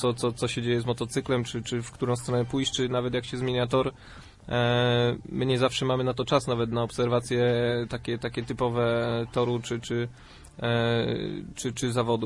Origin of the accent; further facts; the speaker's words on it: Greater Poland Voivodeship, Poland; Wrocław niedaleko, ale wiadomo, że jestem z Leszczyńskiego, byłego Leszczyńskiego województwa, także byłbym całkiem blisko